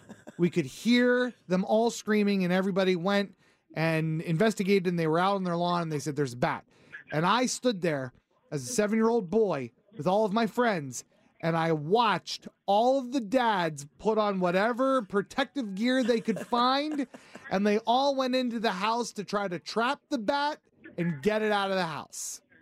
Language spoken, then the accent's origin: English; Philadelphia, Pennsylvania, United States; As I said yesterday, I grew up in Philadelphia. And we lived in a row home in Philadelphia in our block.